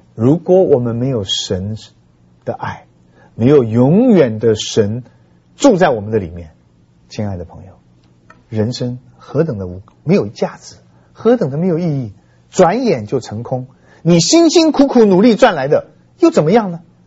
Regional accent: China; 哎呀，我们中国人受不了啊。

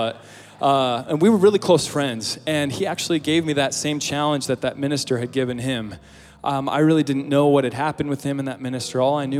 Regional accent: Utah, United States; born or raised there

